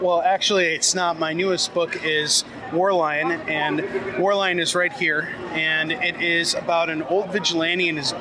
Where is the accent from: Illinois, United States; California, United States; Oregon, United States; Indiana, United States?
Illinois, United States; Chicago; No, I'm from Chicago, but kind of these parts.